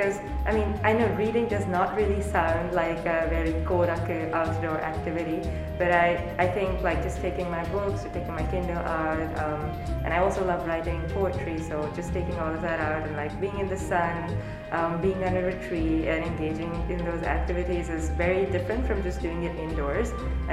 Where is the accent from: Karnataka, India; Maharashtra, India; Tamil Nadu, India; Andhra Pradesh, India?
Maharashtra, India; Aurangabad; English is a second language; So I come from India, which is a very vast country, just geographically speaking, it's huge.